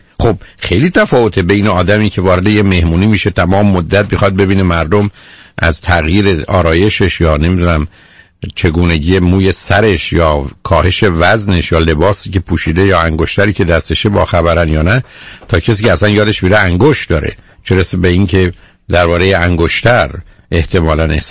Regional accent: Iran; now in United States; که من ایرانیم مثلا یا امریکایی نیستم

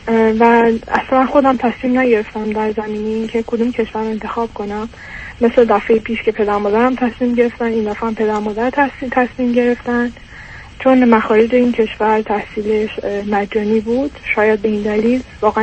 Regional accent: Iran; moved away as an adult; now in Europe; من 32 سالمه، توی یک کشور اروپایی به دنیا اومدم، تا 8 سالگی اونجا بودم و بعد پدرم و مادرم تصمیم میگیرن برگردن ایران و من سن 23 سالگی بعد از اون که لیسانس هم تموم شد دوباره برگشتم توی کشور اروپایی

